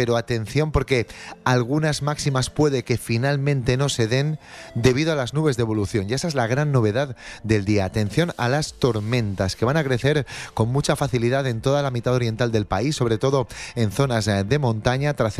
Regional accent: Avilés, Asturias, Spain; en mi pueblo, en Avilés, ya no hay ninguna habitación disponible para ese día

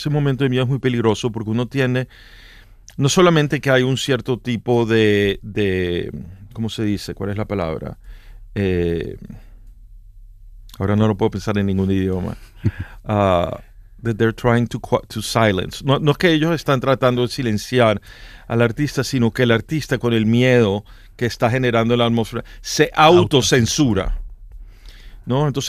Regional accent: Venezuela; pero yo no vivo en Venezuela.

